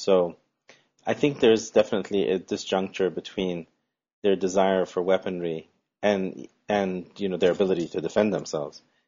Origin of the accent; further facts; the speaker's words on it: United States; I mean, I find it very problematic, I mean, both as an American